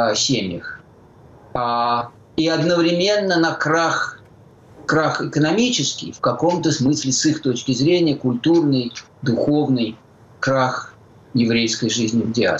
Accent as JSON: {"language": "Russian", "region": "Moscow", "country": "Russia", "tie": "born or raised there", "said": "я, когда рос в Москве в 60-е и 70-е годы, то рос я в кругу, который был по преимуществу еврейским."}